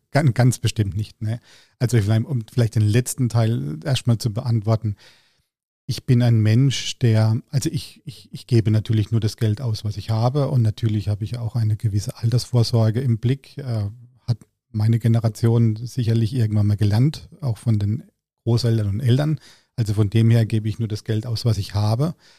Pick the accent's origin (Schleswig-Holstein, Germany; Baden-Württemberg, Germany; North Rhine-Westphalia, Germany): Baden-Württemberg, Germany; Freiburg; wenngleich mein Herz aber auch für den SC Freiburg schlägt, weil das ja meine Heimat ist.